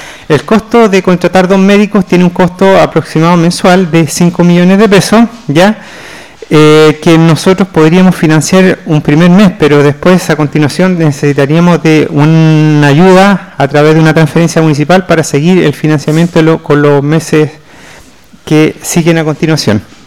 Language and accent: Spanish; San Clemente, Maule, Chile; Ya yo soy de aquí de San Clemente